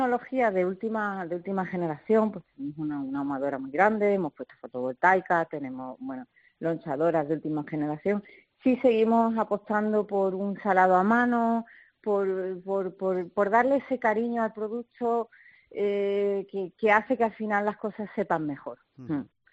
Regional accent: Málaga, Andalusia, Spain; Yo ya soy malagueña, yo nací aquí en Málaga.

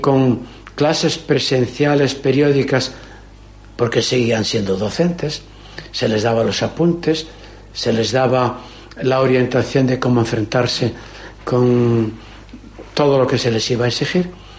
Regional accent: Santiago de Compostela, Galicia, Spain; also born or lived in Valladolid / Burgos; Yo soy natural de Compostela. Fui alumno de los hermanos en Santiago y a mis 15 años me fui a la casa de farmacia.

